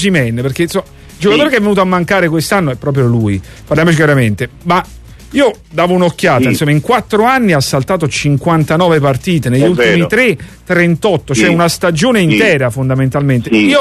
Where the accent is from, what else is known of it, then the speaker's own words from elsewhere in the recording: Naples, Campania, Italy; io sono napoletano